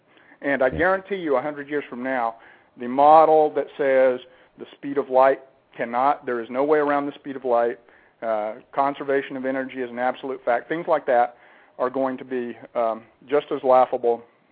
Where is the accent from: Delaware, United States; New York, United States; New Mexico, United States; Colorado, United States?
New Mexico, United States; Roswell; I was born in Roswell, but I grew up close enough to there. And, you know, I'm sure you've been there, there's a lot of wide open country around there.